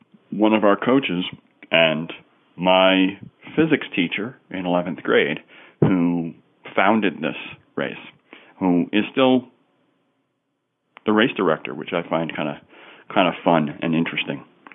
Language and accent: English; Cicero, New York, United States; it's up, pardon me, up around where I grew up in Cicero, New York, and it's called the Cicero Swamp Rat Run.